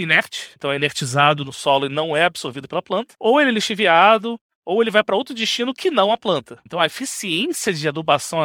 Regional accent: Rio de Janeiro, Brazil; Eu sou natural do Rio. Estudei na FRJ, fiz mestrado lá em engenharia de processos.

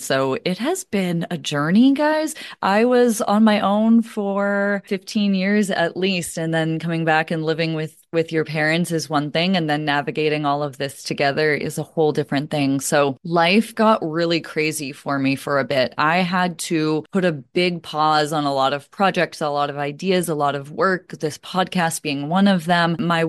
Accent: Massachusetts, United States; also born or lived in San Diego, United States; I moved from San Diego, where I was for 12 years, back to Massachusetts, where I grew up. And I planned to stay with my parents after very long time living alone, just to stay here for the summer. They live on Cape Cod.

